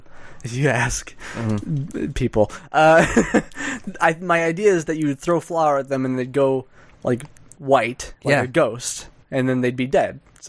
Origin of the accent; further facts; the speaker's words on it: Iowa, United States; I grew up in Iowa.